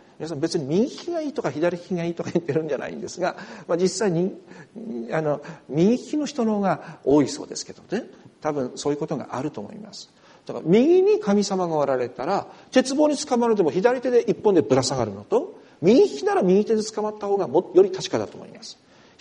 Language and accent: Japanese; Yamagata, Japan; 私山形出身だし、そしてスリップするような行き道だったし